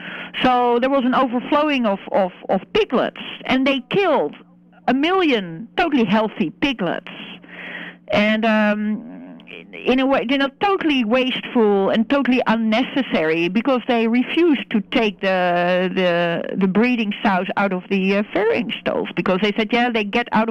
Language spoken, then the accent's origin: English; Netherlands; I'm originally from Holland.